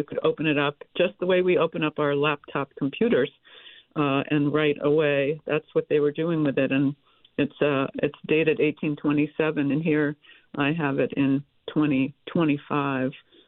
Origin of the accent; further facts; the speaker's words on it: Pasadena, California, United States; my growing up in Pasadena, California